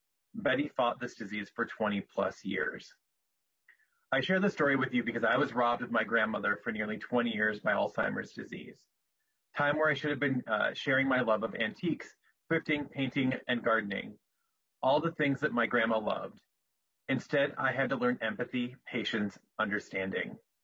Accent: Alexandria, Minnesota, United States; I'm from Alexandria, Minnesota.

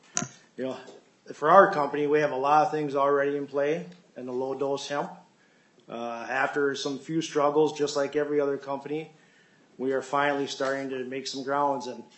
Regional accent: Austin, Minnesota, United States; I'm from Austin, Minnesota.

